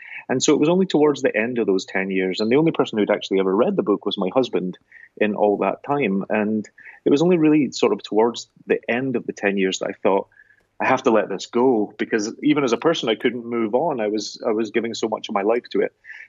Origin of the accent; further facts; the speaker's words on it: Scotland, United Kingdom; accent: Scottish; now in New York, United States; You can probably tell I'm a Scotsman by my accent, but for the past 20 years I've lived in New York.